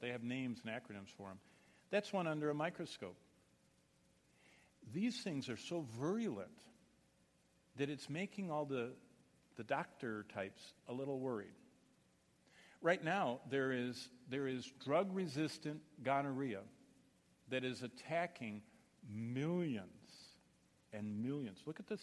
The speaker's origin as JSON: {"language": "English", "region": "Michigan", "country": "United States", "said": "Just recently in my home state of Michigan"}